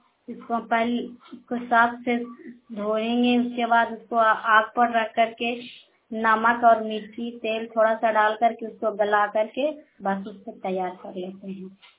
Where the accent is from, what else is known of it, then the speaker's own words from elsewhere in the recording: Lohia, India; मैं लोहिया पंचायत की रहने वाली हूँ